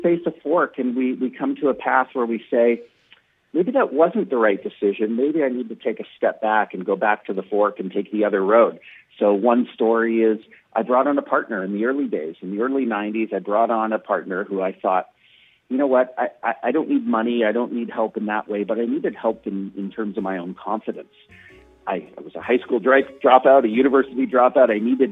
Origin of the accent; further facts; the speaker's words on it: Canada; also born or lived in San Francisco, United States / England / Sweden; Yeah, I was born in San Francisco. I, at 8 years old, moved to Canada. My mother remarried a Canadian, my doctor dad, and we definitely traveled.